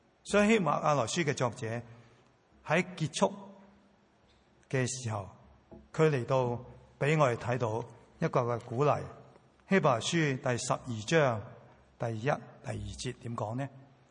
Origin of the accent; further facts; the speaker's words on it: Hong Kong; Chinese is a second language; 你知道我是香港人，但是我还是要用国语来讲道